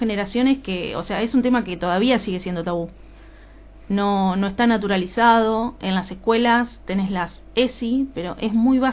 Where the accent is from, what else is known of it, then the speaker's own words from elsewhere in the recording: Las Heras, Buenos Aires Province, Argentina; now in Lobos, Argentina; Las Heras, nacida y criada en Las Heras.